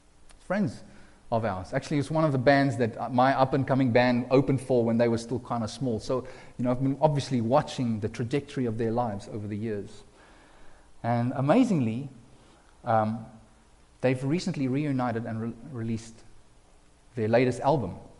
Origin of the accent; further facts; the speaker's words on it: South Africa; now in Canada; I know these are the things I wrestled with as I came from South Africa. My little worldview was just South African. And then I meet Canadians